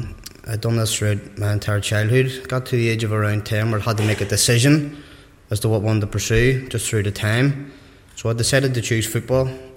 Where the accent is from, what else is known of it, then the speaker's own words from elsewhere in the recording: Newtownabbey, Northern Ireland, United Kingdom; I'm from Newton Abbey. I'm 25. I've been attending Abbots Cross Congregational for around a year and a half. I live just across the road in Abbots Cross.